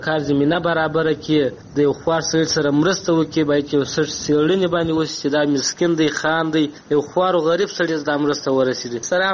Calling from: Helmand, Afghanistan; موږ د هلمند یو. په هلمند کې

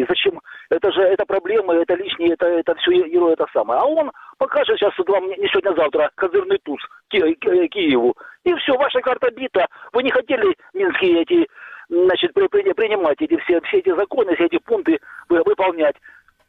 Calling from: Bryanka, Luhansk Oblast, Ukraine; Это Брянка, Брянка

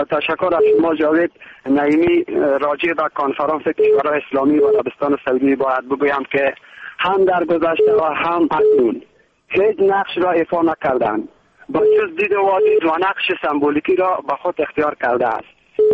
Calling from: Baghlan, Afghanistan

